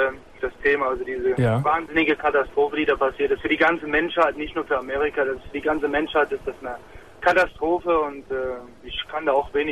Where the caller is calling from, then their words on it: Germany; Ich rufe aus Deutschland an, ja. Ich rufe aus Deutschland an und der Grund ist mitunter auch, ich bin Moslem, ich bin Deutscher und bin Moslem.